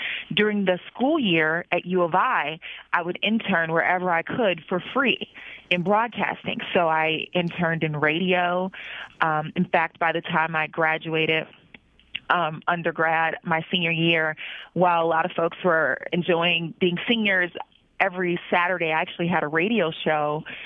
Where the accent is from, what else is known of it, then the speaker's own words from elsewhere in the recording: Illinois, United States; I'm an only child. As you stated before, I grew up in South Suburban Chicago.